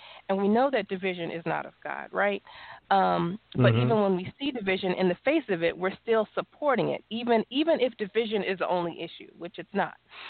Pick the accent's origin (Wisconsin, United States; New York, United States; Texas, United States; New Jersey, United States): New York, United States; now in Las Vegas, United States; And so, you know, I grew up in New York. I went to like a private school for a long time. Then I moved to Las Vegas.